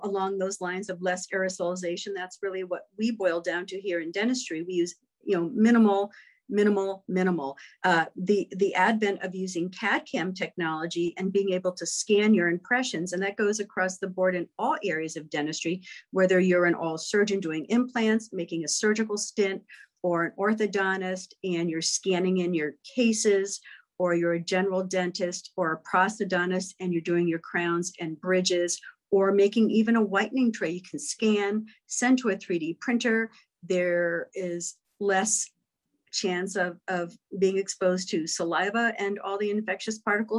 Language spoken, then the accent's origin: English; Connecticut, United States; I'm a dentist here in Southeastern Connecticut. I am originally from Connecticut.